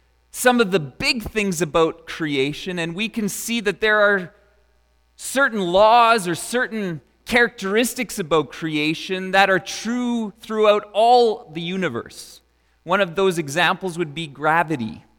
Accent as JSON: {"language": "English", "country": "Canada", "tie": "born or raised there", "said": "the fact that we were raised in Canada"}